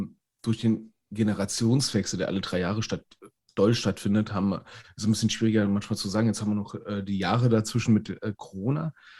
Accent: Berlin, Germany; Ich als Berliner war sehr, sehr traurig.

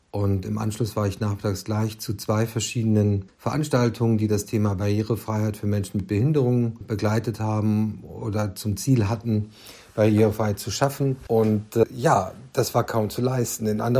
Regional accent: Hanover, Lower Saxony, Germany; ich komme aus Hannover.

